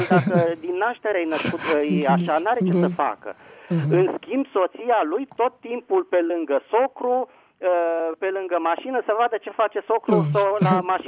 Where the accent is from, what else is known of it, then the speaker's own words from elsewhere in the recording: Bucharest, Romania; din București.